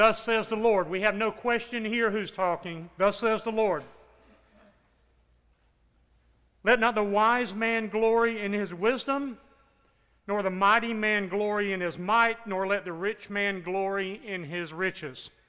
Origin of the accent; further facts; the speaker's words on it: Raleigh, North Carolina, United States; I'm from Raleigh, North Carolina. Matter of fact, there are 16 other people from Raleigh here with me this year.